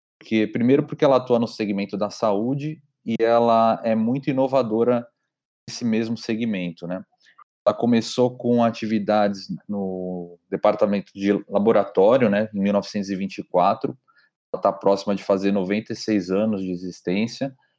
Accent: Santos, São Paulo, Brazil; Bom, minha trajetória começa na cidade de Santos. Eu comecei a estudar publicidade e propaganda ainda na minha cidade natal.

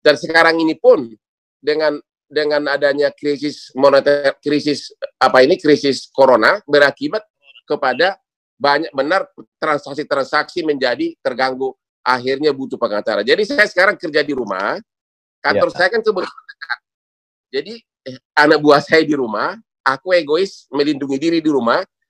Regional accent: Laguboti, North Sumatra, Indonesia; now in Sydney, Australia; Lagu boti kampung halamanku.

